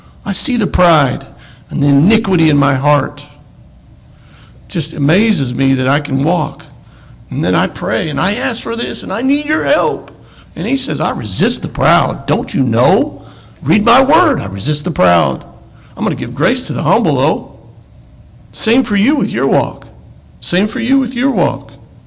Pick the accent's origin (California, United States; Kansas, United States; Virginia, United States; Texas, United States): Kansas, United States; we're all from Kansas. I think this is a trait of a Kansan, by the way. Since I'm a Kansan, I can say this.